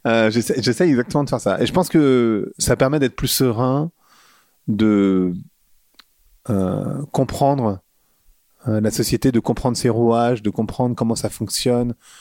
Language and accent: French; Paris, Île-de-France, France; now in Lisbon, Portugal; Moi, je suis parisien, donc j'ai aucun problème à vivre dans la ville.